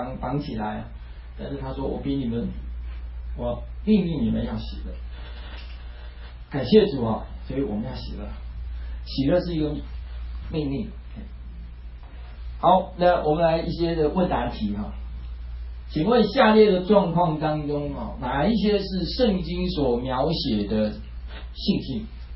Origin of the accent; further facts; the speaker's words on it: Taiwan; 我们台湾人啊，就是很多都是爱在心里口难开啊，